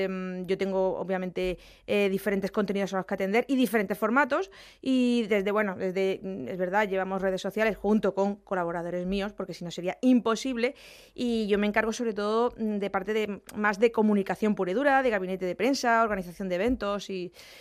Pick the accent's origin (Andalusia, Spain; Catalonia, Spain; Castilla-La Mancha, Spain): Andalusia, Spain; ya no solo hablar de mi pueblo, obviamente, los pedroches, ¿cómo son?